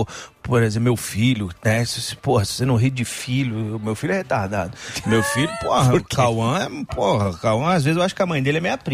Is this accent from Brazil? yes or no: yes; Belo Horizonte, Minas Gerais, Brazil; also born or lived in Rio de Janeiro; now in São Paulo, Brazil; Nasci em Minas, eu sou de Belo Horizonte, mas morei 10 anos no Rio. Moro em São Paulo